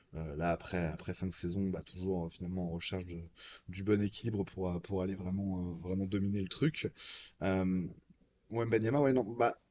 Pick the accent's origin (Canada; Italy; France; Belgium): France; il y a le côté en tant que Français, on est content de se dire